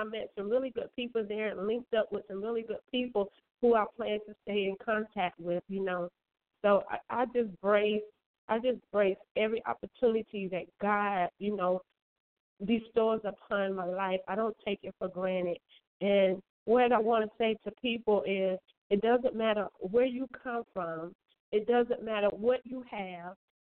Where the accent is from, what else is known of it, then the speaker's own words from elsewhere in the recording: South Carolina, United States; And here I am coming from South Carolina, just starting to get my feet wet